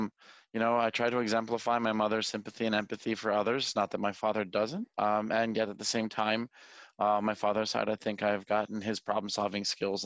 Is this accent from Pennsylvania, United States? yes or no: yes; Philadelphia, Pennsylvania, United States; Northeast Philadelphia.